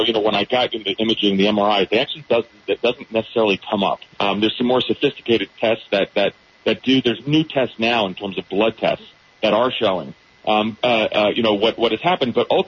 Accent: New Jersey, United States; now in Vienna, United States; I live in Vienna, but I grew up in New Jersey, in fact.

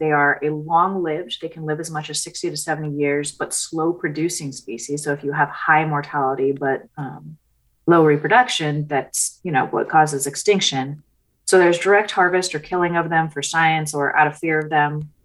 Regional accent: California, United States; But I'm a Yurok tribal member. I grew up on the Yurok reservation and surrounding lands.

